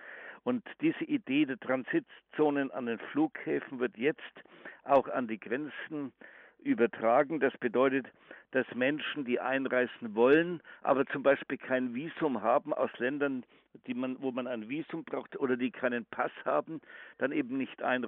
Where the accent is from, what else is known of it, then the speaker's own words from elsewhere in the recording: Nuremberg, Bavaria, Germany; aber auch in meiner Heimatstadt Nürnberg sind Turnhallen in großer Zahl mit Flüchtlingen belegt